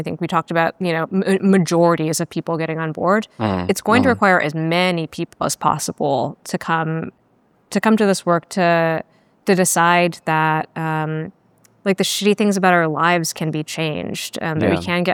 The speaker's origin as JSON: {"language": "English", "region": "Texas", "country": "United States", "tie": "born or raised there", "said": "growing up in Texas and the accessibility of the sky."}